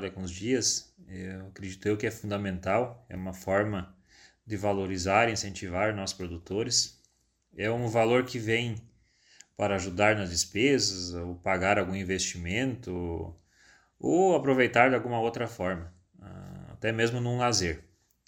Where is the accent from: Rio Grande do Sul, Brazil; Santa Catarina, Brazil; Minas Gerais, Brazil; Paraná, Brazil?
Rio Grande do Sul, Brazil; Três Palmeiras; Sou do município de Três Palmeiras